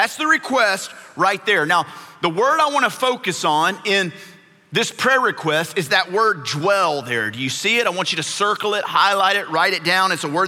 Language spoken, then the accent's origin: English; Bossier City, Louisiana, United States; I grew up in Bossier City, Louisiana. We lived in two homes there.